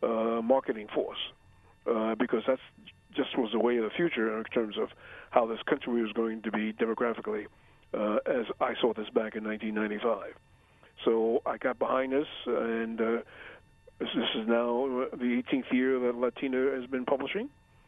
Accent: New York, United States; now in New Mexico, United States; When I came from New York to New Mexico, as I said, I this was almost like a foreign country to me.

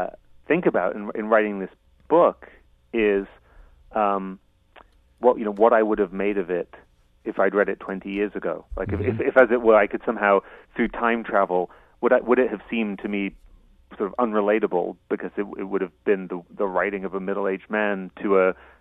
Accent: England, United Kingdom; I grew up in England

